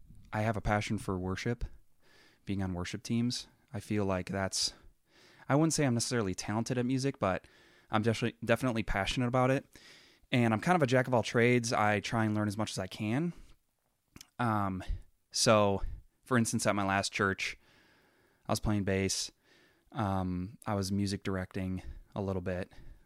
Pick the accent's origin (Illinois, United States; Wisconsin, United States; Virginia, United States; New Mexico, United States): Wisconsin, United States; Janesville; So in December of this year, we just moved back to Janesville, my hometown.